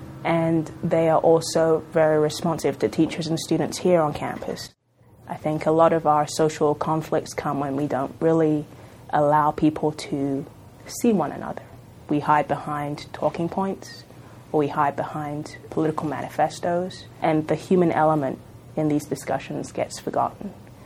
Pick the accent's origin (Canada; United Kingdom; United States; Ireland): United Kingdom; it was a fascinating experience for me as a British citizen to see the working of government up close